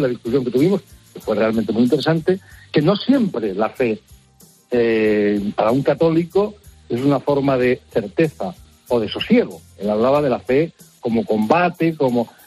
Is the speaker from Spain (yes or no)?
yes; Spain; yo no puedo decir que no soy cristiano. Pues yo soy español, un país muy católico, históricamente, yo vengo de una familia muy católica, muy católica. Yo he sido educado en el catolicismo, yo fui creyente